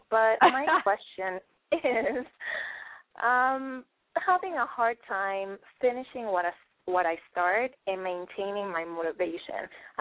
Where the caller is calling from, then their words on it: San Francisco, California, United States; Hi, I am calling from San Francisco.